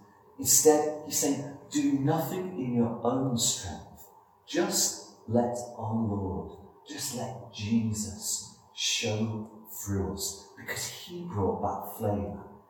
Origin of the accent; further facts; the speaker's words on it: Liverpool, North West England, United Kingdom; accent: Liverpool; I've said before that I grew up in Liverpool. You can still hear that Liverpoolian twang in my voice ever so slightly.